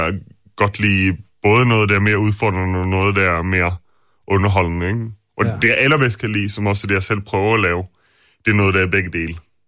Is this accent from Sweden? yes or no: yes; Gothenburg, Västra Götaland, Sweden; moved away as an adult; now in Denmark; Jeg kendte jo slet ikke nogen i Danmark. Jeg flyttede hertil fra Göteborg, da jeg var 20.